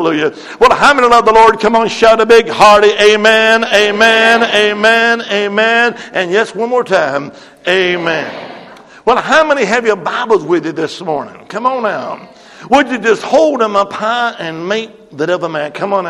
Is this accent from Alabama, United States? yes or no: yes; Alabama, United States; Well, I was raised up in the Holy Land, Alabama. We just call that a pea patch.